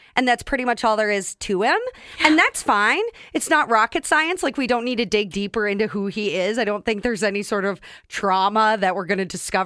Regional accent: Wiener, Arkansas, United States; Yeah. Wiener, Arkansas.

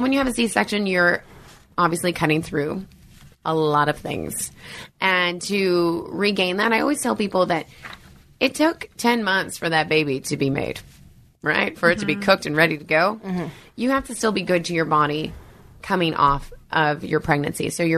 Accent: United States; I'm an American.

